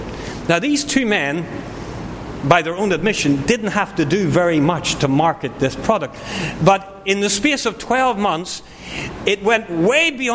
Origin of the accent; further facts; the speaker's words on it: United Kingdom; I grew up in the United Kingdom. It used to be said, you know, that an Englishman's word is his bond.